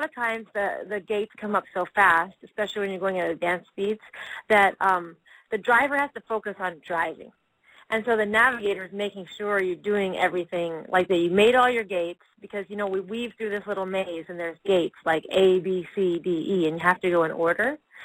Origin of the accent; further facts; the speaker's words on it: New England, United States; I grew up in New England, so you know I'm used to these cute little towns.